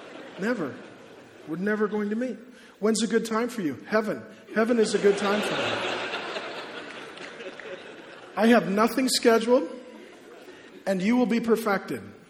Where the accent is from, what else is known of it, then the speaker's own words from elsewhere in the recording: United States; And I seem rude. And I'm American. So to be rude as an American is particularly rude.